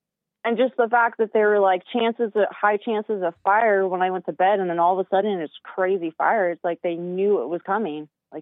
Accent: California, United States; I grew up in California. I'm from the more south

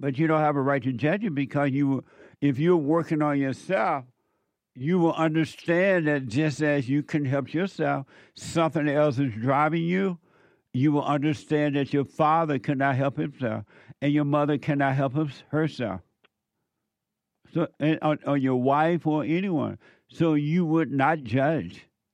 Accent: Alabama, United States; moved away; Well, when I was growing up in Alabama, I didn't, unless we had them at the school or something, right? But other than that, they were not having concerts around me. But when I went to Indiana, I went to some.

